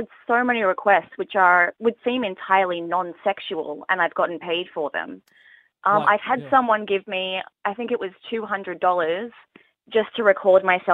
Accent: Australia; accent: Australian; accent is actually such a selling point because the boys come in and they say, oh my gosh, you're Australian. Yeah. I love your accent.

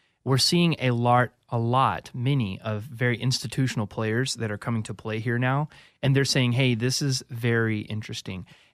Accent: Texas, United States; And maybe it's because I'm from Texas and I don't like people touching my stuff, right?

